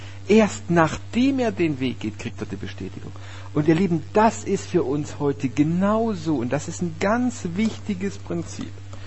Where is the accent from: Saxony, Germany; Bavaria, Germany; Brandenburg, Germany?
Saxony, Germany; ich komme aus einem etwas anderen Kulturkreis, muss ich so sagen, als Erzgebirgler.